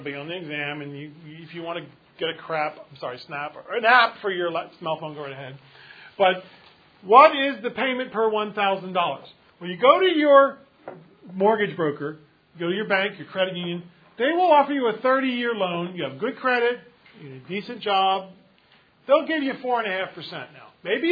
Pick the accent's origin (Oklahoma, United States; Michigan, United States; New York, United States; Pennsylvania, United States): Pennsylvania, United States; I'm from Pennsylvania. Pennsylvania is what it actually is. A good place to be from.